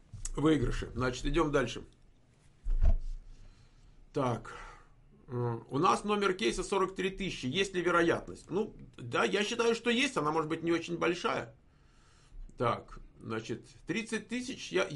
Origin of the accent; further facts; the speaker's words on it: Belarus; Я из Белоруссии, тут есть идентификационный номер и номер паспорта.